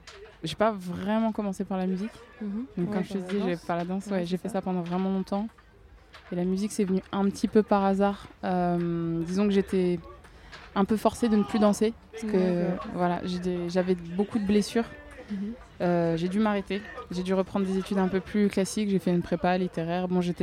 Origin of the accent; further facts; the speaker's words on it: France; Je suis une petite française qui a grandi en écoutant du gros R&B américain.